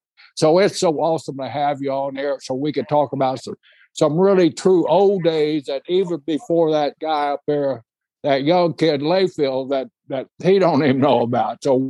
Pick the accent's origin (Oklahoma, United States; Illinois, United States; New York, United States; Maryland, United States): Oklahoma, United States; Seminole; born there; Tony was born in Auckland, New Zealand, and I was born in Seminole, Oklahoma.